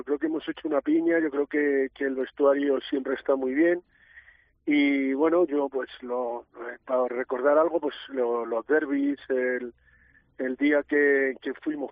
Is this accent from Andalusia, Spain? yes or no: no; Madrid, Community of Madrid, Spain; probablemente me vuelvo otra vez a mi barrio, a mi Racing Villaverde, que yo soy de Villaverde Bajo.